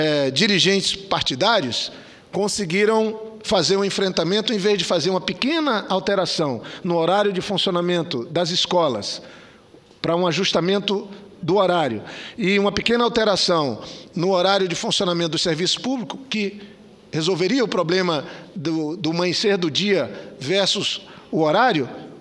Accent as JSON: {"language": "Portuguese", "region": "Acre", "country": "Brazil", "said": "como acreano, quem gosta do Acre"}